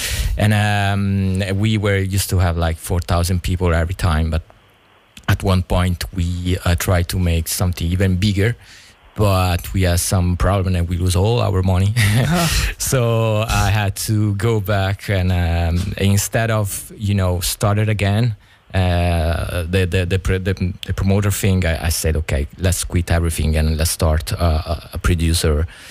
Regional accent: Rome, Lazio, Italy; English is a second language; I started it was 93. I had 13 years old and I'm from Rome.

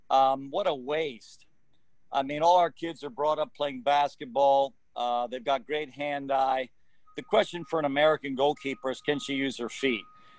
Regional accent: Mumbai, Maharashtra, India; born there; moved away; also born or lived in Kenya / Singapore; I was born in an English colony. I was raised in British colonies. I was born in Bombay, India. I've lived in Kenya and Singapore.

